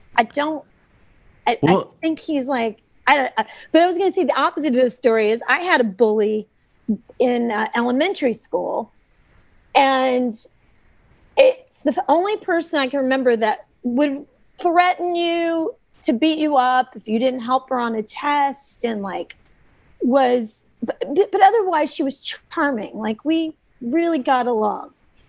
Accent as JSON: {"language": "English", "region": "the South", "country": "United States", "tie": "born or raised there", "said": "and I grew up in the South. and I grew up with all kinds of people."}